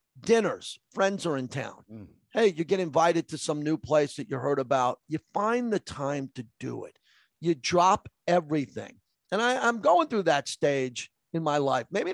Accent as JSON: {"language": "English", "region": "New York", "country": "United States", "tie": "born or raised there", "said": "I grew up in New York."}